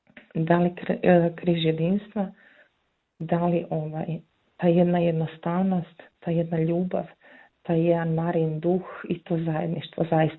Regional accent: Gornje Plavnice, Bjelovar-Bilogora County, Croatia; Mm-hmm. Dolazimo iz Gornjih Plavnica, znači okolica Bjelovara, nekih 4,5 km van grada.

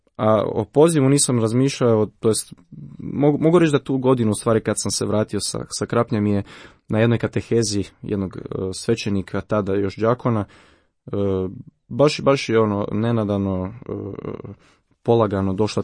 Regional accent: Ogulin, Karlovac County, Croatia; dolazim iz Ogulina. Tamo sam završio osnovnu i srednju školu, tamo sam i rođen.

